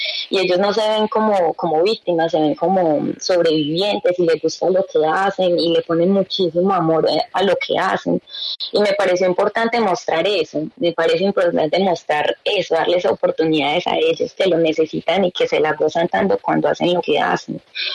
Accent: Colombia; me parece muy linda la resiliencia de mi pueblo, de mi gente, de cómo han cambiado las cosas. Y ahora cuando la gente va a Colombia

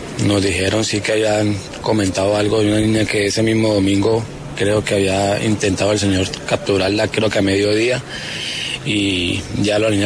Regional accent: Cali, Valle del Cauca, Colombia; now in Villagorgona, Colombia; Yo soy de la ciudad de Cali. Yo nací en Cali. Posteriormente nos vinimos hace 8 años para acá, para Villagorgona.

